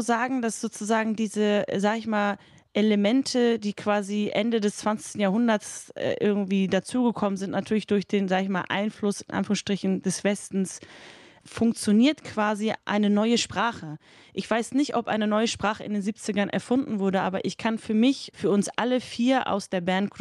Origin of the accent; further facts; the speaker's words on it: Hamburg, Germany; in meiner Heimatstadt Hamburg